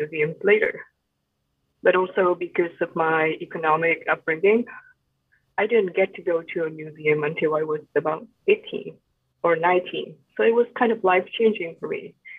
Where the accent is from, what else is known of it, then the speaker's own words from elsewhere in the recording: Vietnam; English is a second language; now in United States; I grew up in Vietnam.